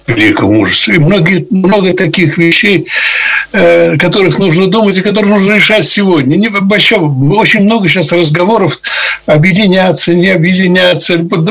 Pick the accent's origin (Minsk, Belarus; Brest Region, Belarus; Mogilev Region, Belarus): Mogilev Region, Belarus; Mogilev; born there; я родился в Могилеве. У меня половина родственников живет в Кричевском районе. Я регулярно бываю в Белоруссии